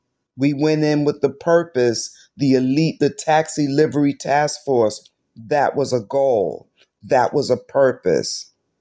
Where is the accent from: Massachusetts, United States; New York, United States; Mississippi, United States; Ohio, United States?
New York, United States; New York City; When I grew up in Harlem, that's what we did growing up. It's hot. We're outside with our friends.